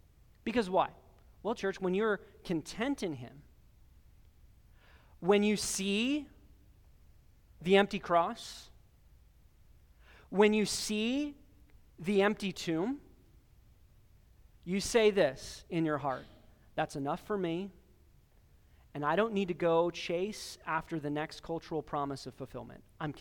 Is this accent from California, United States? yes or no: yes; California, United States; I grew up in California and you have these redwood trees and they're hundreds of feet high, right?